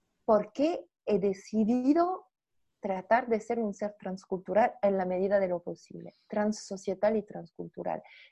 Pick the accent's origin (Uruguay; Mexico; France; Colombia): France; Spanish is a second language; Yo estoy acá con una camisita blanca, mi cara de gringa, pero creo que cuando se me escucha se ve que vengo desde Francia. Agradezco Francia y el idioma francés por haberme sostenida.